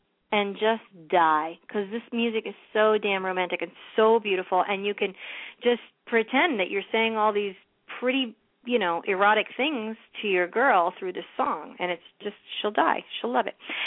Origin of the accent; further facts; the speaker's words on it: Puerto Rico; I might be Puerto Rican, but I grew up around Cubans all my life.